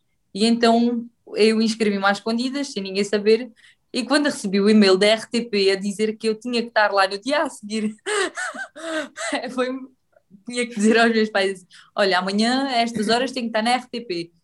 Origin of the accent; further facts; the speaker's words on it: Beja, Portugal; eu era ali uma menina que vinha de Beja e que não conhecia ninguém